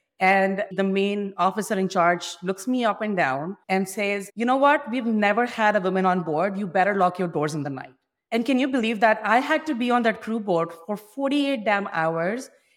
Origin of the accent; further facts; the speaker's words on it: India; I come from India.